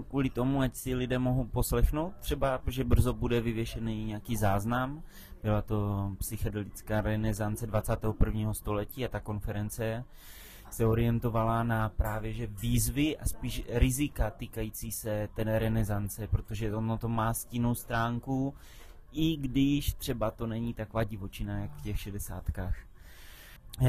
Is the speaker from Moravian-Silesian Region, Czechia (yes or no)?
yes; Ostrava, Moravian-Silesian Region, Czechia; i když jsem z Ostravy, tak třeba zůstat tou jednou nohou na blízko té přírodě